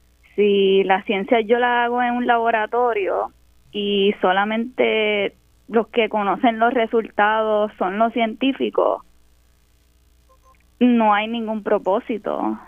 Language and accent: Spanish; Carolina, Puerto Rico; Y yo me crié en Puerto Rico, en Carolina, en Isla Verde, cerca de la playa.